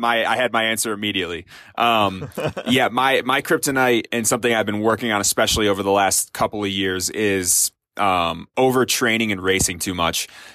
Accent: Illinois, United States; Okay, so I'm from Central Illinois, so I just like to point out that I think the Midwest folks are able to deal with cold

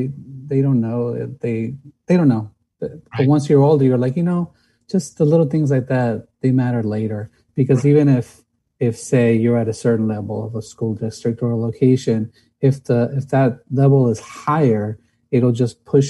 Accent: San Bernardino, California, United States; now in Arcadia, United States; No, in San Bernardino. So I'm an IE guy. I'm in Arcadia now.

